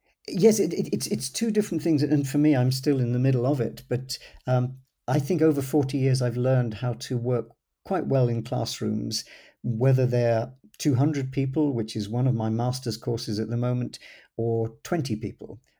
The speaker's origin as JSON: {"language": "English", "region": "England", "country": "United Kingdom", "said": "Oh, tea. I'm an Englishman."}